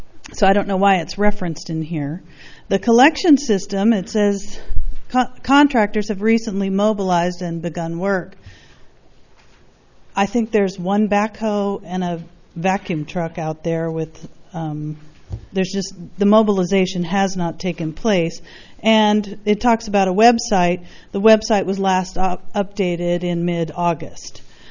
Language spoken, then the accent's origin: English; Los Osos, California, United States; from Los Osos